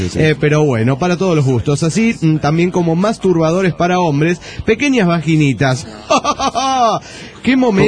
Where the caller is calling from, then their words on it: Burzaco, Buenos Aires Province, Argentina; Esto es en la zona sur del Gran Buenos Aires, República Argentina.